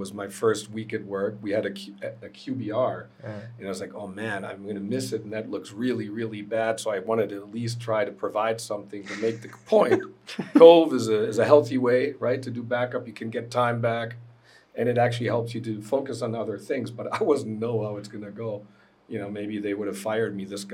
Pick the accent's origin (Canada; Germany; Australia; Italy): Germany; English is a second language; now in Boston, United States; Yeah, I'm from Germany, so Alemão.